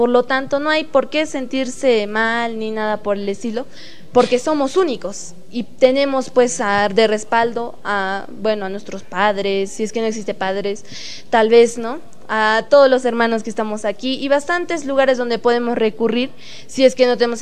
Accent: Peru; En mi país sí existe bastante discriminación, si estamos hablando de Perú

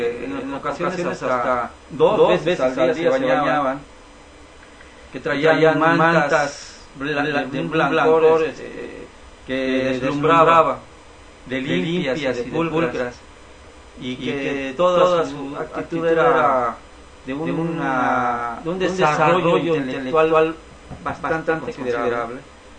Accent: Mexico; nosotros como mexicanos somos una nación polícroma, refiriéndonos a las cuestiones de orígenes raciales, culturales.

